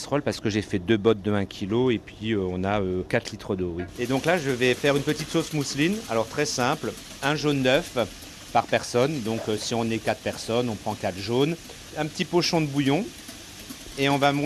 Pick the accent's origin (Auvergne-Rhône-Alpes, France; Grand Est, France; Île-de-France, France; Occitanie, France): Grand Est, France; Je suis ancré parce que je suis alsacien dans l'âme